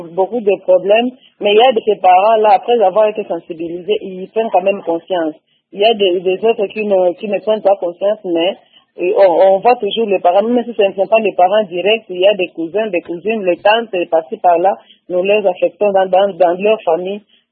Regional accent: Uvira, South Kivu, DR Congo; Nous travaillons avec l'école orthodoxe d'ici chez nous à Ouvira

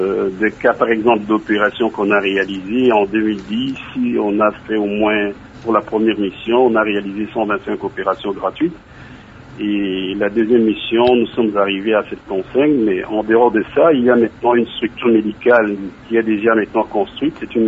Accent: Loubéfou, Republic of the Congo; Et de l'autre côté, je suis originaire de Loubéfou.

